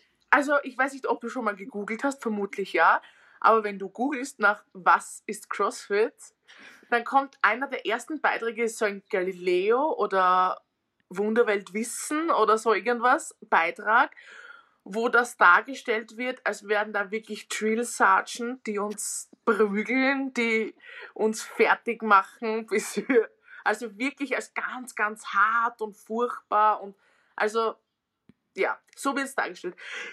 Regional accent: Vienna, Austria; accent: Austrian; Ich bin aus Österreich, aus der Nähe von Wien. Hört man vermutlich auch immer wieder am Akzent.

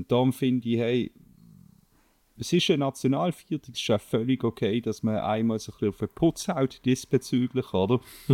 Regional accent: Basel, Basel-Stadt, Switzerland; als Basler

